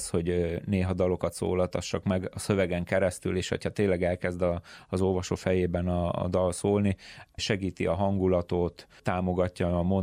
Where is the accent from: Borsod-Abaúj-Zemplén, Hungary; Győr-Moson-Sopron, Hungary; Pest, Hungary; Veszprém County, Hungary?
Pest, Hungary; Én egy kis faluból származom, Pest megyéből, és az volt az első olyan mozzanat, mikor nekem el kellett jönni otthonról, és bejárni egy nagyobb városba